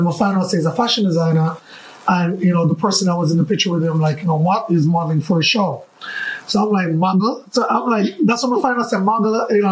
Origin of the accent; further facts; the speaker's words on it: Kingston, Jamaica; In Kingston. I was born in Almontown.